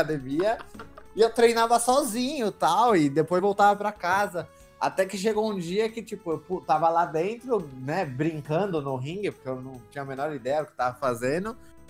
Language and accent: Portuguese; São Paulo, Brazil; Sou natural de São Paulo.